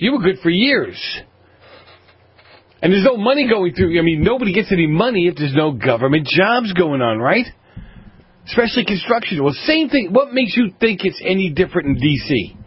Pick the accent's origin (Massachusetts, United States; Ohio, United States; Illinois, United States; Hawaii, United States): Massachusetts, United States; Boston; Look at growing up in Boston, I knew the best way to get money, or the best way to get a job to get a lot of money, was to go hunt down a government project